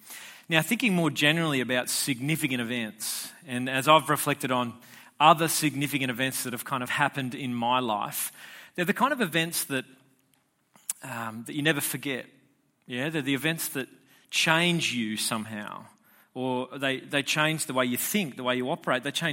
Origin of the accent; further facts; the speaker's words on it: New South Wales, Australia; There was a monument erected, you know, in my hometown back in the Shire.